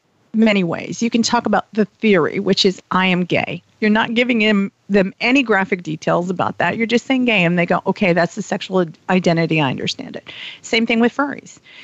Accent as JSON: {"language": "English", "region": "the South", "country": "United States", "said": "I like to tell people I'm from the South."}